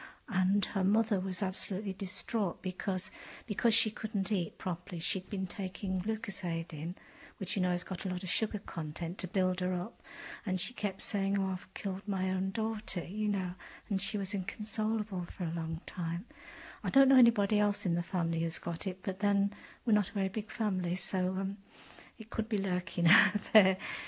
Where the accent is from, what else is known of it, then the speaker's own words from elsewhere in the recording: Nottingham, East Midlands, United Kingdom; I was born in 1944 in Nottingham, and I grew up with a brother until I was 10